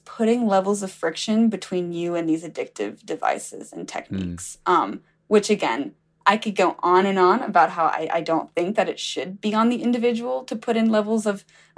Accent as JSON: {"language": "English", "region": "Alabama", "country": "United States", "said": "And I thought, you know, I'm going to be so lucky to get to Mississippi. I'm from Alabama."}